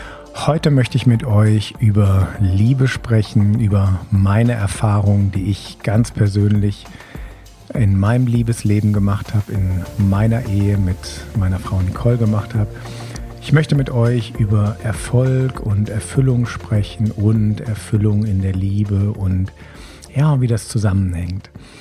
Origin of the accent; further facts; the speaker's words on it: Rhineland, Germany; die Prägung, die ich einfach hier bei uns im Rheinland mitbekommen habe, in dieser, ich sag mal, rheinisch-katholischen Kirche. Da war sehr viel Bodenständigkeit, sehr viel Heimat.